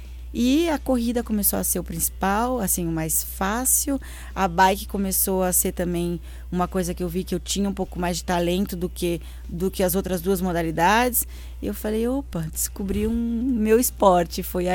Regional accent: Santos, São Paulo, Brazil; born there; porque eu nasci em Santos, né?

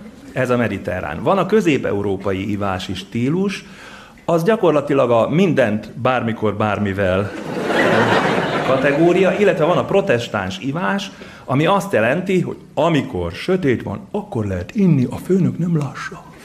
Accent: Debrecen, Hajdú-Bihar, Hungary; Debrecenből jöttem, ami egy alföldi város, kevés heggyel, kevés téli sport lehetőséggel.

